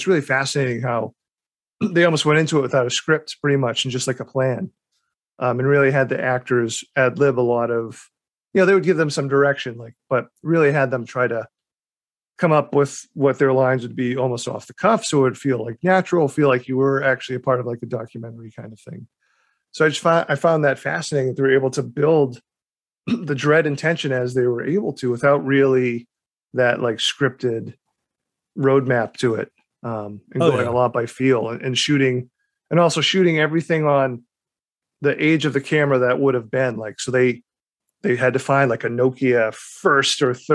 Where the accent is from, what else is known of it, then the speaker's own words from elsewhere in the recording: United States; as an American, not knowing much about the geography of Australia